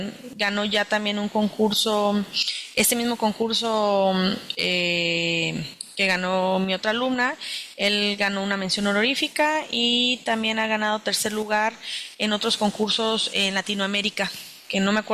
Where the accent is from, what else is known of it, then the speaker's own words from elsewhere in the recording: La Paz, Baja California Sur, Mexico; Particularmente pues los que somos de La Paz que nos conocemos